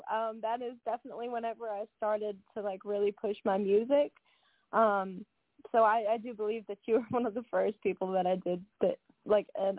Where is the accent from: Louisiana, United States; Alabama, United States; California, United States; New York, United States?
Louisiana, United States; Lake Charles; So actually, this song was written about my hometown. It was written about my hometown, Lake Charles, Louisiana, after a hurricane.